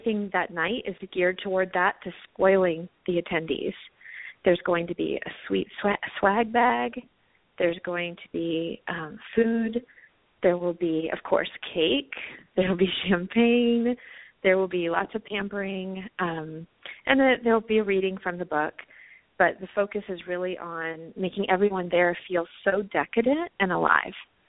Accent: the South, United States; Like, it seems to be a more southern U.S. thing, and I grew up in the South, so that was a part of it.

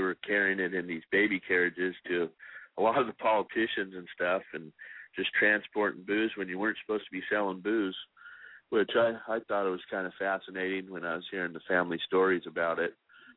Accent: California, United States; No, I'm not. I'm from California.

